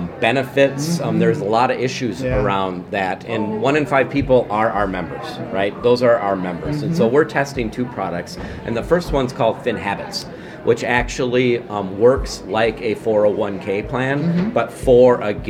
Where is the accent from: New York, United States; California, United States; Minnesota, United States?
Minnesota, United States; I think it's in Minnesota, where I'm from, and if you tell from my accent, Minnesota.